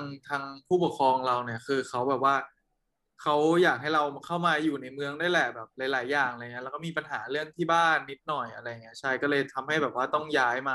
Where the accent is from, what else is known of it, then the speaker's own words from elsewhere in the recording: Hankha, Chai Nat, Thailand; also born or lived in Phitsanulok; เราเกิดที่พิษณุโลกแล้วมาโตที่ชัยนาทอำเภอหันคา